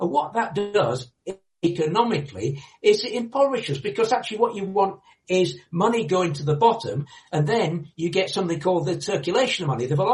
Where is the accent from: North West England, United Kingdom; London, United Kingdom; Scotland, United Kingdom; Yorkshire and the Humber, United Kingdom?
Yorkshire and the Humber, United Kingdom; I'm not a Philistine. I'm a Yorkshireman.